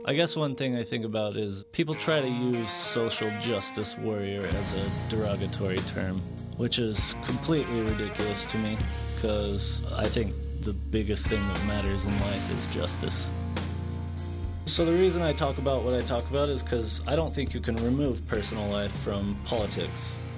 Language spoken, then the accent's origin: English; Utah, United States; Growing up in Utah, it's hard to remove myself from Utah.